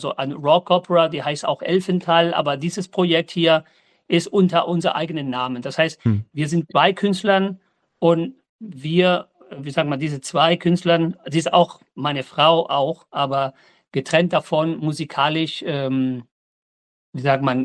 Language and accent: German; Spain; German is a second language; ich komme auch ursprünglich aus Spanisches. Meine Kelly-Hintergrund fängt in Spanien an.